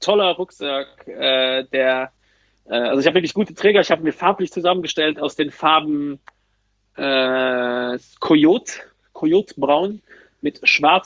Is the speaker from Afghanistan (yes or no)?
no; Luxembourg; Bei uns in Luxemburg heißt das Lastik.